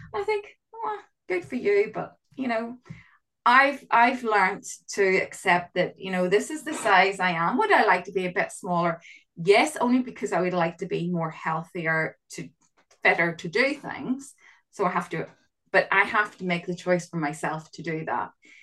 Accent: Northern Ireland, United Kingdom; when I grew up in Northern Ireland.

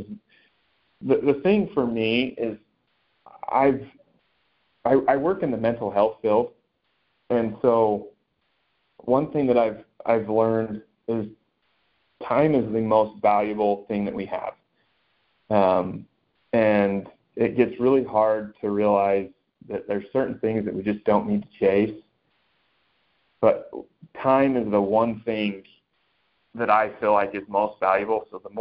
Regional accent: Utah, United States; Like, I grew up in Utah

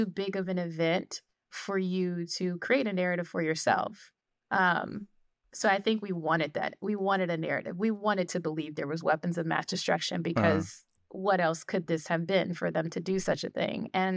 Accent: Washington, District of Columbia, United States; I'm from Washington, D.C.

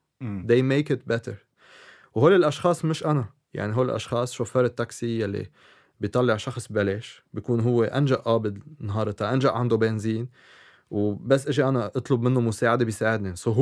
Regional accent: Lebanon; بعدين بيقول لي انت من وين؟ بقول له انا من لبنان.

